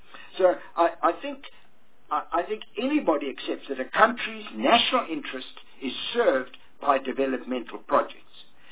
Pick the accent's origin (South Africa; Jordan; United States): South Africa; one of the things that concerns me as a South African is we have a government in this country.